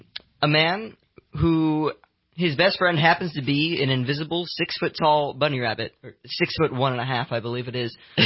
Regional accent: Red Bluff, California, United States; born there; I was born in Red Bluff, California, and then I came up here for high school.

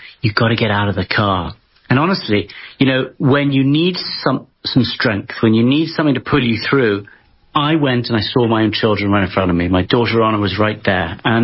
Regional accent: London, United Kingdom; born there; also born or lived in United States; I was born in London, and despite the accent, though I'm my dad's American, and I was sort of raised really between the two, and always felt immensely proud to be American.

